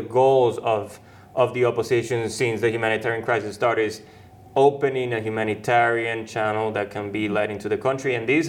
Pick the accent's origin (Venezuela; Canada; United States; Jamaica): Venezuela; I mean, I grew up in Venezuela